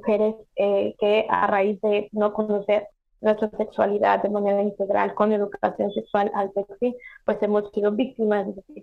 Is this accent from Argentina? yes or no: no; Mexico; en mi país, en México